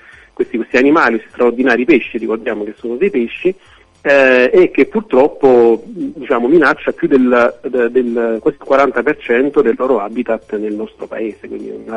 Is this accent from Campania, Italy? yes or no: yes; Campania, Italy; io da campano sono molto contento